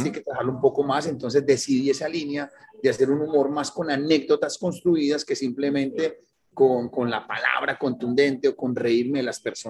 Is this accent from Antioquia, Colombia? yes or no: yes; Medellín, Antioquia, Colombia; now in Miami, United States; nosotros los colombianos somos muy palabrosos y sobre todo de donde vengo yo, de Medellín, tenemos todo el tiempo, eso hace parte de nuestro léxico.